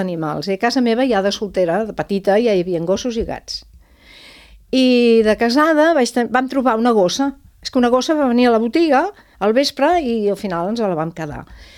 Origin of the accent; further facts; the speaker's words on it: Catalonia, Spain; raonar sí, jo era catalana, però... Soc